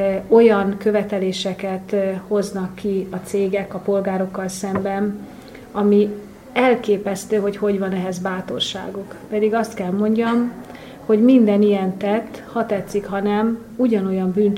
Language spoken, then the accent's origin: Hungarian; Transdanubia, Hungary; Én magam dunántúli vagyok, és sajnos gyermekkoromban nem voltam eleget az Alföldön